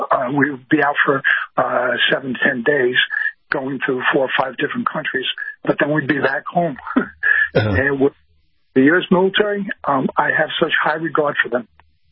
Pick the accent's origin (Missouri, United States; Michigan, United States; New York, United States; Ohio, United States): New York, United States; Bronx; I'm a kid from the Bronx, but I have learned a tremendous amount.